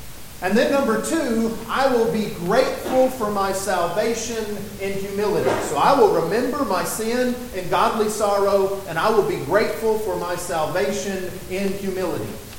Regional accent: Texas, United States; moved away as an adult; I grew up in West Texas, out near Lubbock. And so I didn't learn how to swim until I was 18 years old and I moved to Florida

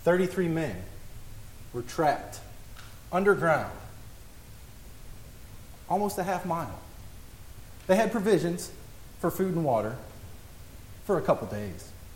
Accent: St. Louis, Missouri, United States; When we were, you know, I grew up in St. Louis.

